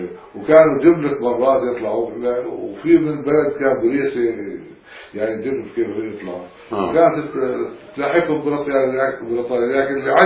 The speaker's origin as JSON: {"language": "Arabic", "country": "Libya", "said": "ومنهم استشهد من بلدنا ليبيا"}